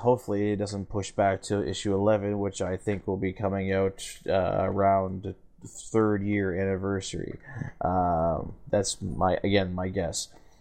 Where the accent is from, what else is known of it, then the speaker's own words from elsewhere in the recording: Canada; What? I am Canadian.